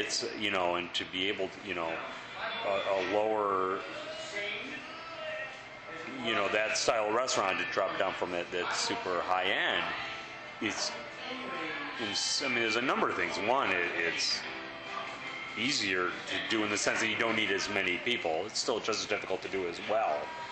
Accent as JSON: {"language": "English", "town": "Chicago", "region": "Illinois", "country": "United States", "tie": "born or raised there", "also_born_or_lived": "New York", "said": "Yeah, born and bred in Chicago. Went to college in New York and lived there for a little bit, and then moved back."}